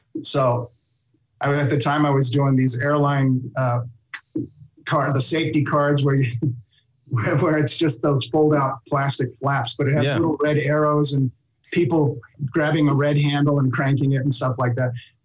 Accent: Huntington Beach, California, United States; I had made a huge desk and I shellacked it when I was a surfer from Huntington Beach.

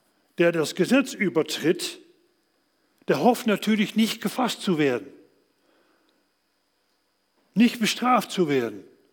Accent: Netherlands; now in Germany; In meiner Heimat Holland haben wir ein ganz anderes Gefühl für Gerechtigkeit als in Deutschland.

